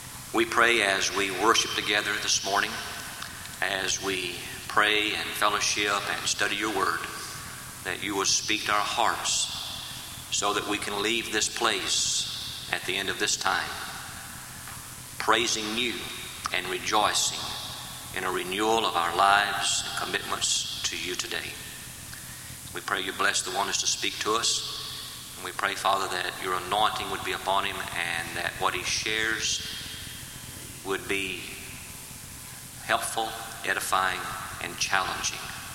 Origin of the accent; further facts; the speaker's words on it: Brazil; I'm from Brazil, and it doesn't snow down there